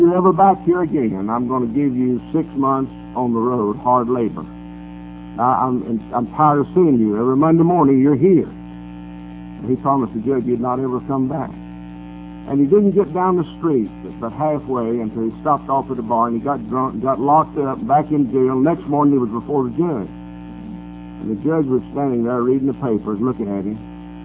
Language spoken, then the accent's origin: English; North Carolina, United States; I was born up in North Carolina, in a little mill town, textile village they call it today, but it was a mill town when I grew up in 1930, in the 30s and 40s.